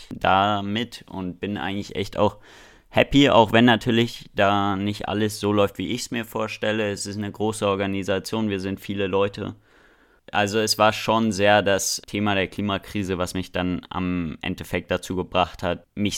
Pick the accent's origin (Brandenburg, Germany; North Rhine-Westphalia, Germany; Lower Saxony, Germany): Brandenburg, Germany; Potsdam; also born or lived in Berlin; now in Dresden, Germany; Ich bin 16 Jahre alt, wohne in Dresden, bin ursprünglich geboren in Berlin und aufgewachsen in Potsdam und jetzt seit 8 Jahren hier in Sachsen.